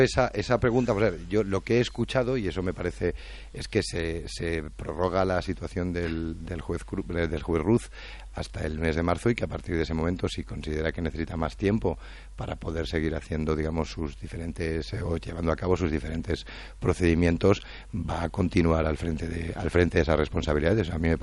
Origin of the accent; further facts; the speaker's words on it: Spain; a mí como español me parece que es muy razonable y me siento muy orgulloso de que en mi país se esté investigando